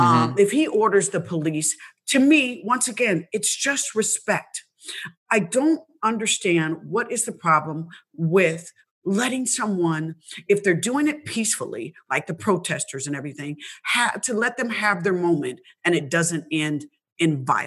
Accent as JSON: {"language": "English", "town": "Indianapolis", "region": "Indiana", "country": "United States", "said": "No, I'm from Indianapolis, Indiana, right next to the Lou. But I'm Midwest."}